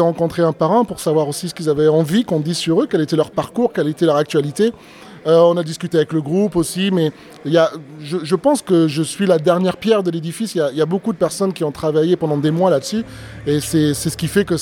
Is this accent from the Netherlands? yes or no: no; Albi, Occitanie, France; ici à Albi, au Carré Public. Et voilà, ça va être super, super cool de revenir un peu dans ma ville natale.